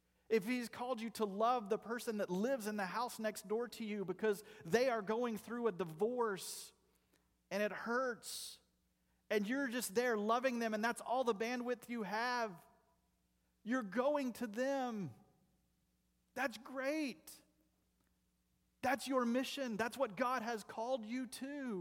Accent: the South, United States; I'm from the South. If you're not sure what the word "y'all" is, that means everyone who drives past here.

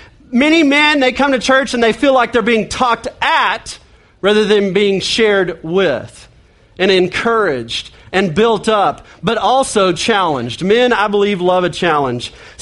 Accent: Oklahoma, United States; We're Oklahomans. We're from Oklahoma.

